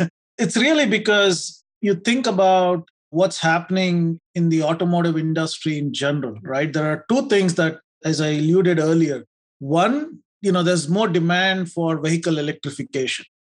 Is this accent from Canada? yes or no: no; Karnataka, India; I grew up in India in a small town outside of Bangalore. It's a village town